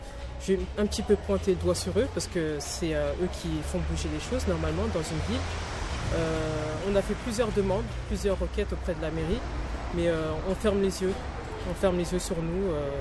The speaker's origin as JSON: {"language": "French", "town": "Villeneuve-Saint-Georges", "region": "Île-de-France", "country": "France", "tie": "born or raised there", "also_born_or_lived": "Paris", "said": "Oui, je suis née en France, à Paris. Oui, j'ai grandi à Villeneuve-Saint-Georges."}